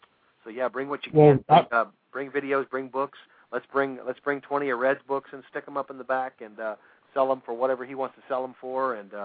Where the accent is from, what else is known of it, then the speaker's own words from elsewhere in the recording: Alaska, United States; Of course, I grew up in Alaska.